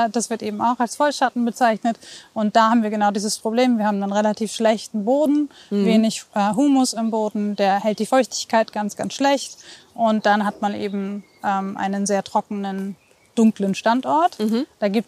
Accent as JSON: {"language": "German", "region": "Bremen", "country": "Germany", "tie": "born or raised there", "said": "ich bin auf dem Waller Friedhof groß geworden"}